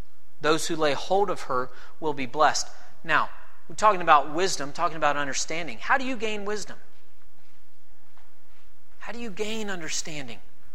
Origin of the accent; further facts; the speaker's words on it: Georgia, United States; now in Fort Wayne, United States; Growing up in Georgia, especially more in the city parts as a kid, you don't see harvest fields. I went to school in downtown Atlanta and college